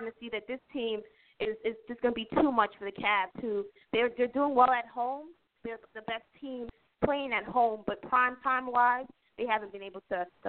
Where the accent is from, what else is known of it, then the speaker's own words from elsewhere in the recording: New York, United States; And we have proven time and time again as a New Yorker, you go into the Super Bowl with us, we are 2-0.